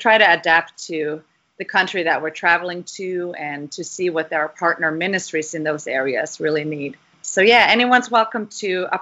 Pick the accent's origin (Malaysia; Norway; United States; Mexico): Norway; moved away; But yeah, I came from Norway in 2008